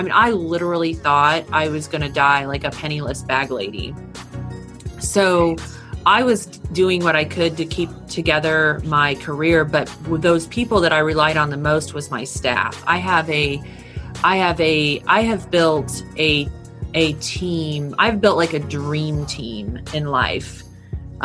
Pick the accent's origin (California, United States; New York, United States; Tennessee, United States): California, United States; born there; So I was born in California.